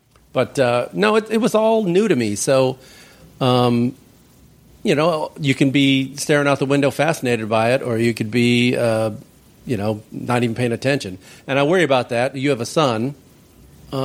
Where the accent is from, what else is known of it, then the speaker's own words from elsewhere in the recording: Chicago, Illinois, United States; My family, I grew up in Chicago, and we used to drive to Florida, not every year, but almost, you know, maybe once every a couple of years.